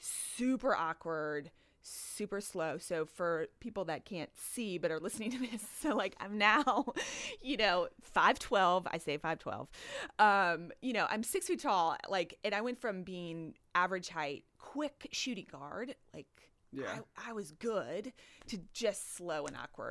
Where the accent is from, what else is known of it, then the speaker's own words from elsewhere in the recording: Charlottesville, Virginia, United States; I mean, remember, I grew up in Charlottesville, so I had like Virginia basketball